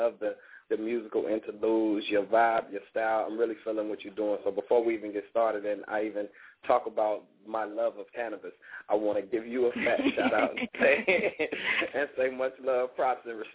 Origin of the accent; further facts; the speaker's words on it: Miami, Florida, United States; also born or lived in Chicago / New York / Georgia / Texas; I was born in Chicago, raised in Miami, Florida, lived in New York, pursued my career out there. I've lived in Georgia, Texas, of course, Chicago.